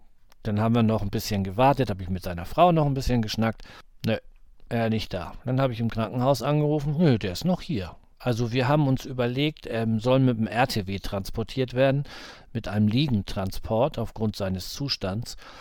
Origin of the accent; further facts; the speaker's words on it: Schleswig-Holstein, Germany; hier bei uns in Schleswig-Holstein